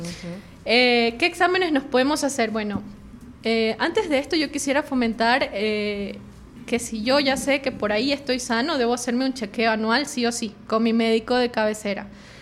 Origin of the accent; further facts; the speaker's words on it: Ecuador; Si no nos ha pasado en algún día de nuestras vidas, para reflexionar, no somos ecuatorianos.